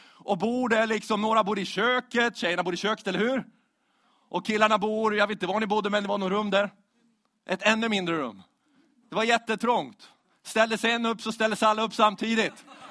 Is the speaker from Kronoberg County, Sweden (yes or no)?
yes; Växjö, Kronoberg County, Sweden; born there; Växjö. Där är jag född för dessutom. Hörs inte på dialekten, eller hur, va? Nej, men det är jag faktiskt. Jag är född i Växjö.